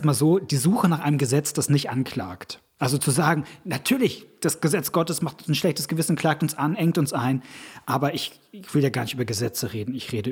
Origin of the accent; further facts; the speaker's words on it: Germany; Ich bin Deutscher.